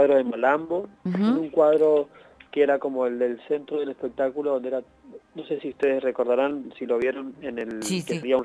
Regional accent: San Carlos, Mendoza, Argentina; now in Buenos Aires, Argentina; yo soy del departamento de San Carlos, uh-huh. En el que bailé mucho tiempo folclore, toda la vida. Uh-huh.

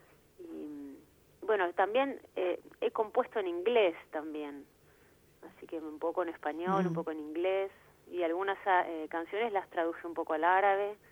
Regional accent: Argentina; Sí, recontra argentina.

